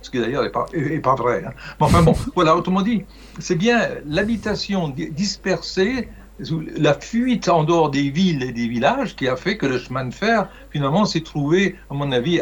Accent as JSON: {"language": "French", "region": "Bourgogne-Franche-Comté", "country": "France", "tie": "born or raised there", "said": "Moi, je l'ai fait quand j'étais gamin dans la Franche-Comté pour aller au lycée."}